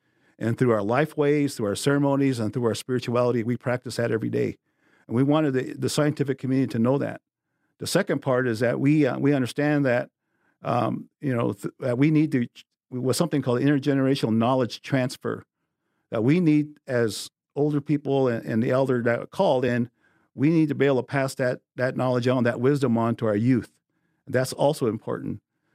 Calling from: South Dakota, United States

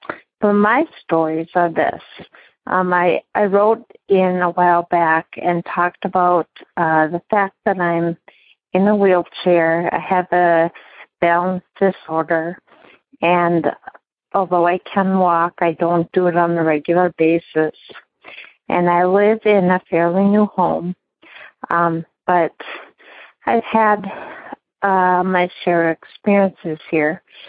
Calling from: Appleton, Wisconsin, United States; I'm calling from Appleton, Wisconsin, your home state, and I just had a couple things I wanted to share.

